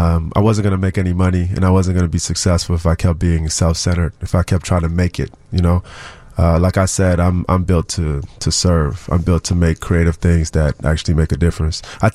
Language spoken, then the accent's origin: English; Chicago, Illinois, United States; About growing up in Uptown, Wilson and Broadway. I grew up going to 48 North Winthrop, and then Eastwood Building next to the Twin Towers